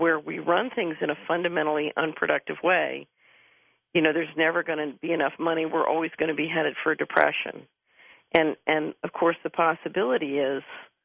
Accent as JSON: {"language": "English", "town": "Philadelphia", "region": "Pennsylvania", "country": "United States", "tie": "born or raised there", "said": "My neighbor, I grew up in West Philadelphia, about a block away from where … mother lived."}